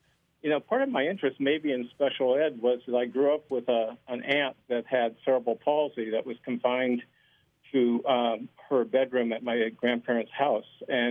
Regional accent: Oregon, United States; Well, I think growing up in Oregon, you know, we're just surrounded by incredible nature all the time.

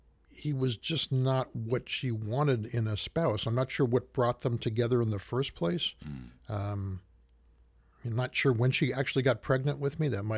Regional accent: Montebello, California, United States; And I was born in Montebello, California, an eastern suburb of Los Angeles.

